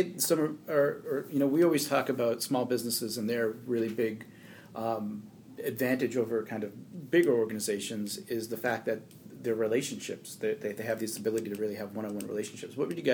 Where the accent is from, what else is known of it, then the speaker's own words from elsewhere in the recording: Methuen, Massachusetts, United States; I'm from Methuen, Mass